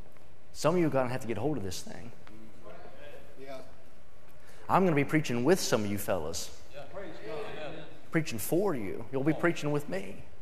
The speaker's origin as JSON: {"language": "English", "region": "West Virginia", "country": "United States", "said": "I was from West Virginia. I wanted to drive a big truck with oversized tires, shoot deer, and marry a girl that didn't rub snuff."}